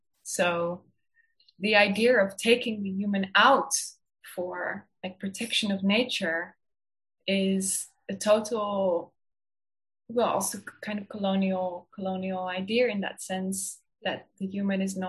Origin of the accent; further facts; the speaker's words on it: Netherlands; also born or lived in Maastricht; in my home country, the Netherlands, like the last few days, it's been massive floodings.